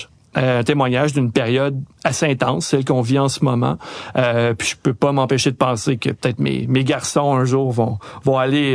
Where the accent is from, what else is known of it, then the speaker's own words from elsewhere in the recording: Mirabel, Quebec, Canada; étant donné que je viens de la région de Mirabel, donc pas très loin d'Oka.